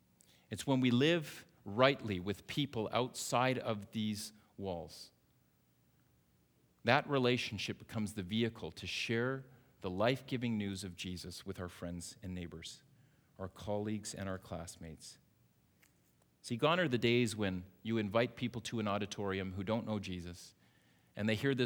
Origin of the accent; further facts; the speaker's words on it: Canada; That's my badge of honor as a Canadian.